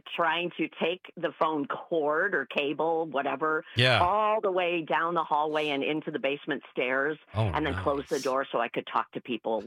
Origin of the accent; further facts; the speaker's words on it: Green Bay, Wisconsin, United States; I grew up outside of Green Bay. In Green Bay, you would, you know, buy a drink, they'd buy you one back.